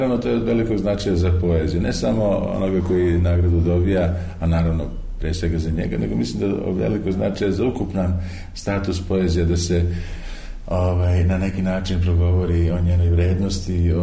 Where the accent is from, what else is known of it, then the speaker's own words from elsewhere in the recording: Kraljevo, Raška District, Serbia; born there; Ja sam rođen u Kraljevu